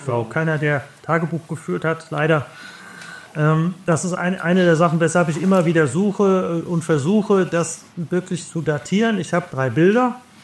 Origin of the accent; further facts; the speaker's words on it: Rhineland, Germany; Das sage ich natürlich als Rheinländer mit ich sag mal, rheinischer, vielleicht noch rheinischer Frohnatur.